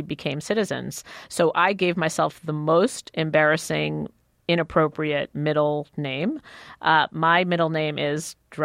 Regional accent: Israel; now in United States; I'm from Israel

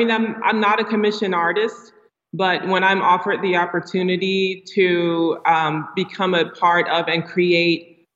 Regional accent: United States; as an American painter, as a female painter, as a Black female painter, I realize, especially as a Black painter

